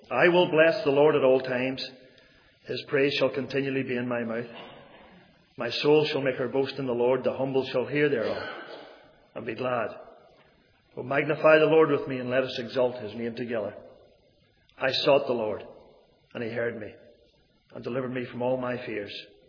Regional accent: Maghera, Northern Ireland, United Kingdom; now in Magherafelt, United Kingdom; I'm now from Macrafelt, belong to the Free Presbyterian Church in Macrafelt, but I grew up in Macra, a little village there at the foot of the Glenshean Pass.

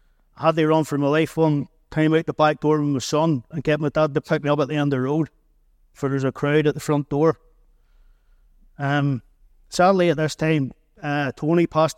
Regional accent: Larne, Northern Ireland, United Kingdom; I was born in 1973 in the Moyle Hospital in Larne.

